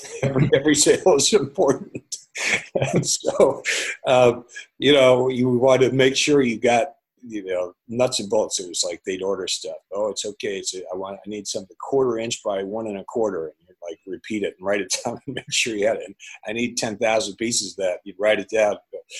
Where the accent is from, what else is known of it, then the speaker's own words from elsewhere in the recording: Wheaton, Illinois, United States; There were these brownies that were made in my hometown of Wheaton, and they were amazing brownies.